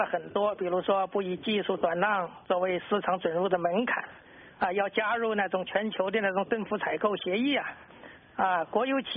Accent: China

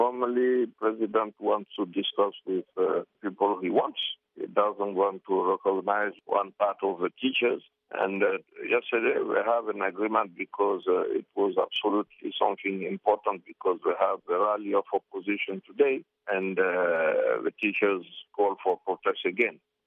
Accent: Boké, Boké Region, Guinea; English is a second language; Boké is my hometown. We have a big problem in that part of the country.

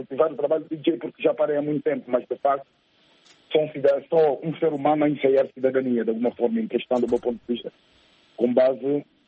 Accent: Angola; born there; nasci em Angola a 7 de novembro de 1977

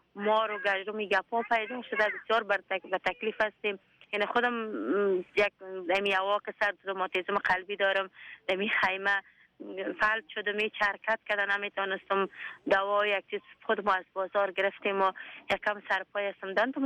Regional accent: Afghanistan; از افغانستان برامدیم آمدیم.

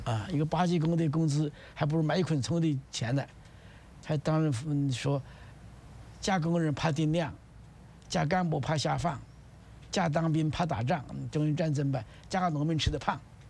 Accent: China

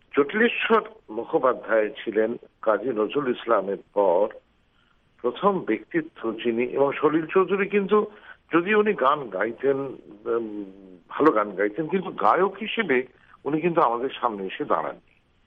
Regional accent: West Bengal, India; আমি তো পশ্চিমবঙ্গের লোক, বাংলাদেশে কি কি হয়েছিল ধরুন 6-এর দশকে বা 7-এর দশকে আমি অত ভালো জানি না

